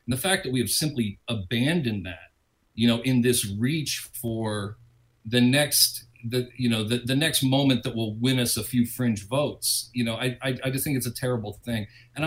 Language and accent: English; Pennsylvania, United States; born there; actually born in the great state of Pennsylvania, so I love the people there.